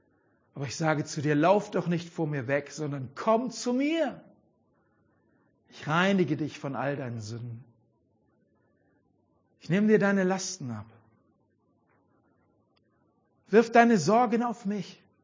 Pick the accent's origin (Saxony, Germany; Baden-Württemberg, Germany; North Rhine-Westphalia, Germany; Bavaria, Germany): North Rhine-Westphalia, Germany; Mülheim an der Ruhr; Im Ruhrpott, wo ich herkomme, Mühlermann der Ruhr.